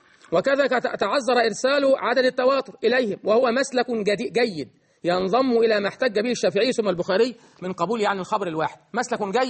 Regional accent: Egypt; وكل هذه الجبال عندنا في مصر

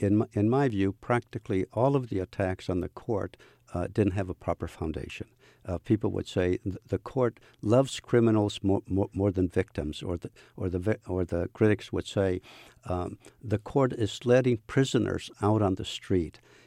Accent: California, United States; born there; My folks came from Mexico. They worked hard. I was born in Orange County at a time when my first job was picking oranges.

